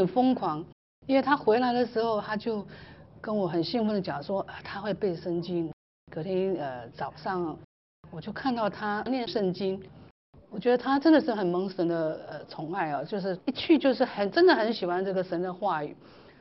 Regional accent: Taiwan; 那这是我们台湾人都是就是这样子被教导啊

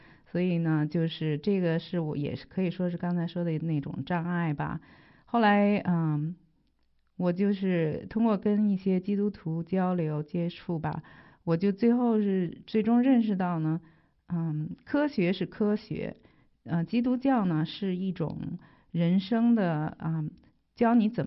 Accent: China; 我当时以前当然是在新中国长大的，所以我接受的教育都是无神论

